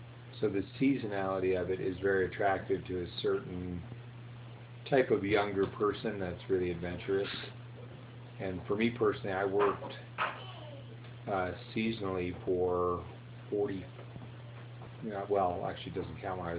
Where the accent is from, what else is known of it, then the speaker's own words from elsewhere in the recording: Washington, District of Columbia, United States; I grew up in Washington, D.C.